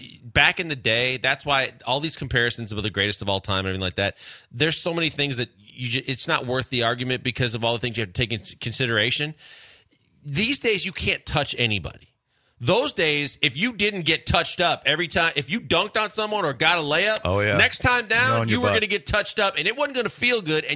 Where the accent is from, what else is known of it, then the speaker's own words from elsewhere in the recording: Milwaukee, Wisconsin, United States; and I'm from Milwaukee, and I'm a lifelong Bucks fan